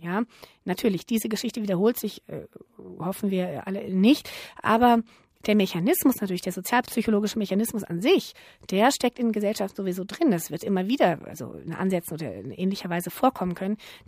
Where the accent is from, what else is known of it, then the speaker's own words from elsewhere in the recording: Frankfurt, Hesse, Germany; Ich meine, Frankfurt ist irgendwie meine Heimatstadt. Ich habe da 20 Jahre gelebt.